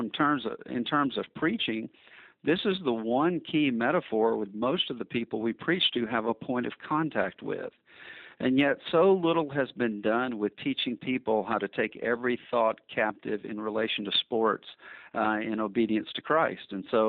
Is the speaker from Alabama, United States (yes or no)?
yes; Alabama, United States; I grew up in Alabama, and sports were just what we did in my home.